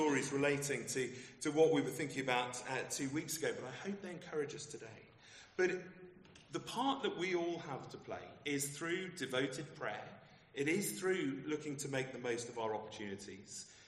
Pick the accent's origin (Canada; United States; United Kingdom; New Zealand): United Kingdom; of course, as a Brit, I'm not allowed to do that, especially in London.